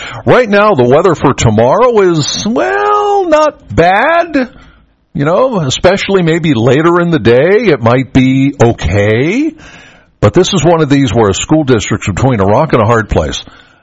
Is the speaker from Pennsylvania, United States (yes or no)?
yes; Penns Valley, Pennsylvania, United States; Well, I'm from Penns Valley, and I don't know if they've changed their mind or whatever they did out there.